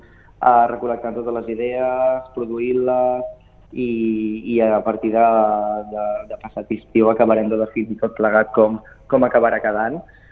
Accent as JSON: {"language": "Catalan", "town": "Torroella de Montgrí", "region": "Catalonia", "country": "Spain", "said": "amb la gent de casa, casa nostra, que som de Torroella de Montgrí nosaltres, i és el festival de casa"}